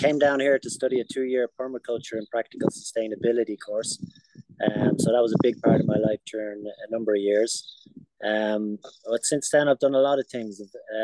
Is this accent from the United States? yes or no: no; Leixlip, Kildare, Ireland; the first ever workshop I did was 2001 with Martin Duffy in my hometown, Leixlip.